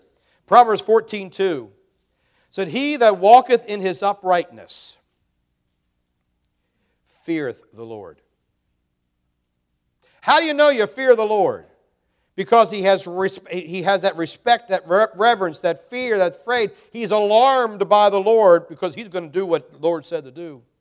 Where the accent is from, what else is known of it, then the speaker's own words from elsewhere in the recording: Snydersburg, Maryland, United States; When I grew up down in Snydersburg